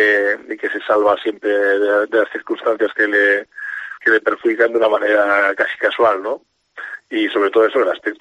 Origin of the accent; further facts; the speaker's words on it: Onda, Valencian Community, Spain; Sí, soy de Onda, nacido aquí.